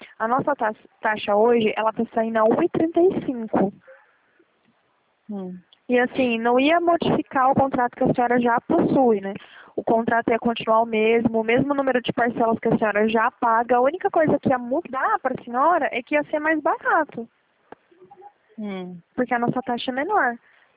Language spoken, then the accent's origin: Portuguese; Marília, São Paulo, Brazil; eu sou aqui de Marília, né?